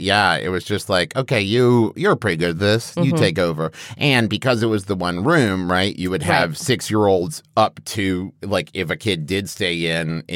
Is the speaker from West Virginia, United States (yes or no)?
yes; West Virginia, United States; Especially, growing up in West Virginia.